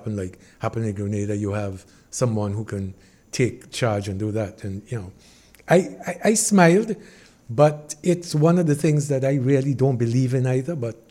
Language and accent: English; Barbados; As a matter of fact, in Barbados, we have a habit of calling everyone with straight hair and complexion Indians